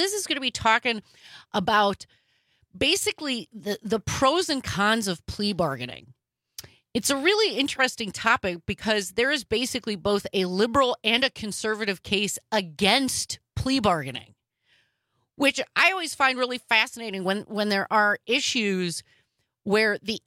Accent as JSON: {"language": "English", "region": "Wisconsin", "country": "United States", "tie": "born or raised there", "said": "whom I used to listen to on the radio on KLH growing up in Wisconsin."}